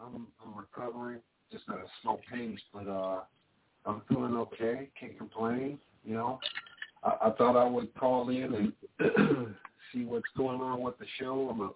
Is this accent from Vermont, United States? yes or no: no; Cleveland, Ohio, United States; you know, I grew up here in Cleveland, and I'm currently residing. Yeah, I'm in Cleveland right now